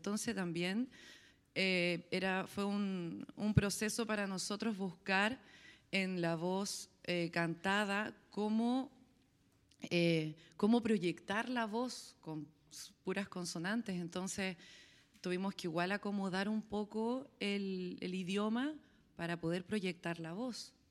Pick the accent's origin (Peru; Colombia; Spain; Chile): Chile; que incluso yo como chilena no lo conocía